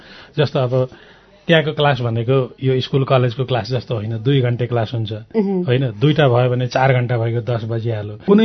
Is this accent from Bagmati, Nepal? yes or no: no; Koshi Province, Nepal; यो म झापाको गाउँमा हुर्केँ